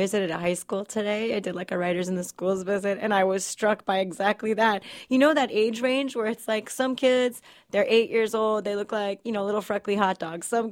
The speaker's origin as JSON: {"language": "English", "town": "Miami", "region": "Florida", "country": "United States", "tie": "born or raised there", "said": "that was a real ecological horror story for everybody, you know, growing up in Miami in the 80s."}